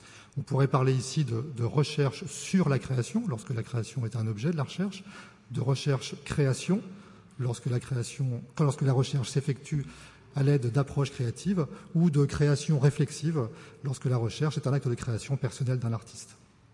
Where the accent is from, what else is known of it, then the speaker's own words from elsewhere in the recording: Nantes, Pays de la Loire, France; donc je viens de Nantes